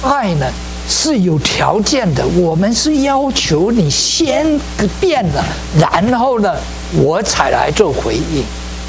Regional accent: Fujian, China; 这个跟我们中国的一样哦，假如你遭遇不幸的呢，这是你业嘛，你的业嘛，我们福建话呢叫做命业啊

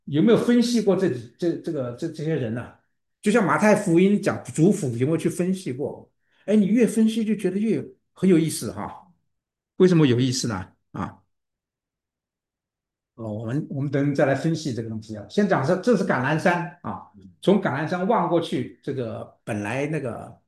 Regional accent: Guangdong, China; 这里面广东人，我们广东人啊，广东人是很亲热的

